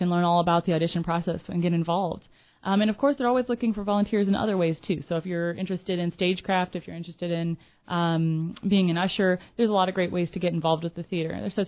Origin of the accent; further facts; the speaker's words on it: Quincy, United States; I'm a mom, and I know that I would love for my son to have the arts opportunities that I had growing up in Quincy.